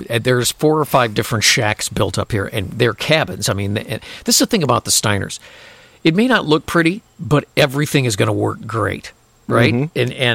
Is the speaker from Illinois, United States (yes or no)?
yes; Chicago, Illinois, United States; we grew up in the South Side of Chicago. We're not going to say where, but we grew up, you know, South Side.